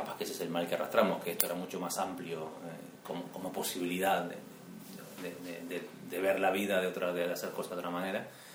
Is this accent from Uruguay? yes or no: yes; Durazno, Uruguay; De Uruguay, sí, el centro mismo, Durazno, traducido melocotón.